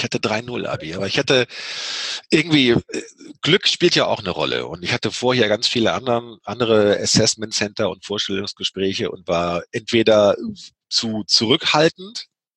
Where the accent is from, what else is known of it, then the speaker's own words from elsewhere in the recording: Lüneburg, Lower Saxony, Germany; Ich komme hier aus Lüneburg, aus einer mittelständischen Kaufmannsfamilie und da haben mich einfach die Lichter der Großstadt gelockt